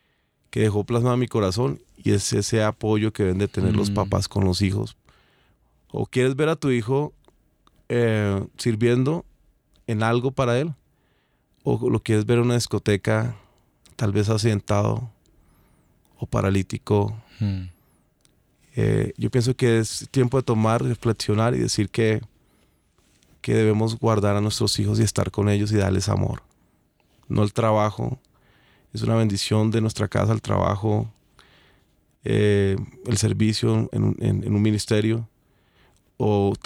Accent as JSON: {"language": "Spanish", "country": "Colombia", "said": "de Colombia."}